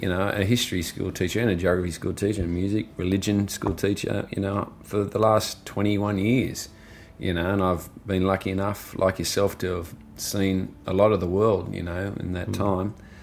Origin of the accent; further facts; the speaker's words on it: Australia; I'm very proud of being Australian, you know, and our people. We're a remarkable race of people on a very big, harsh land.